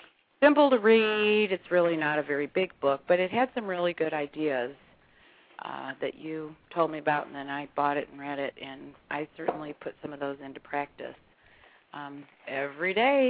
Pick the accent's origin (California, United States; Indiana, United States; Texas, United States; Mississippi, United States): Indiana, United States; accent: Northern Indiana; So compared to a New Jersey accent, my Northern Indiana accent sounded very Southern, so go figure.